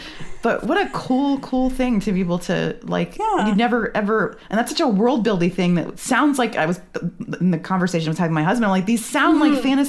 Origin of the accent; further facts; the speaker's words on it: New England, United States; I grew up in New England